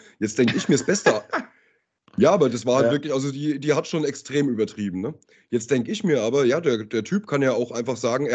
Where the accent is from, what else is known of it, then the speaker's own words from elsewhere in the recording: Höchst, Hesse, Germany; Wir kommen halt aus Höchst, ne?